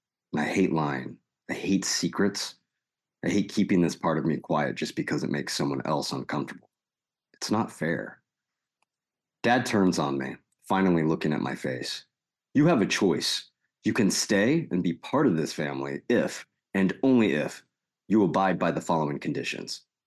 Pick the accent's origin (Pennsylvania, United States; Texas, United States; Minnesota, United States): Texas, United States; So I was born and raised in Texas. My dad was in the Air Force.